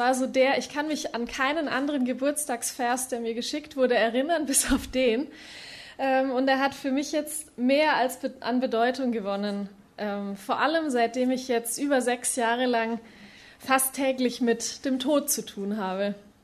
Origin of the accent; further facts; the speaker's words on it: Erlangen, Bavaria, Germany; ich komme aus Erlangen, bin auch in der Gemeinde Erlangen.